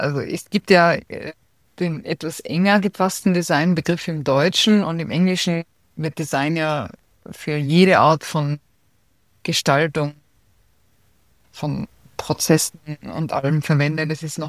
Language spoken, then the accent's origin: German; Austria; Ich bin in Österreich aufgewachsen, da gab es zwei Fernsehkanäle.